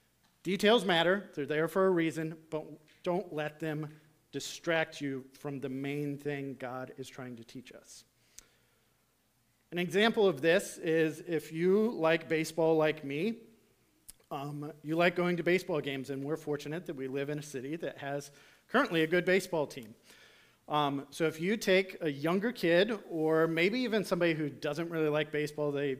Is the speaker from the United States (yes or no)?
yes; Illinois, United States; now in Philadelphia, United States; If you don't know me, I'm originally from Illinois, so I like the Cubs.